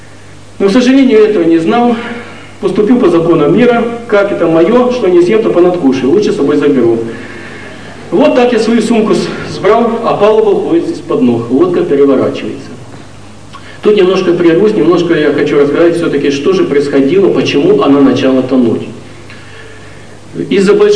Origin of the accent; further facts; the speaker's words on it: Ukraine; И как истинный украинец, не хочу сказать большего слова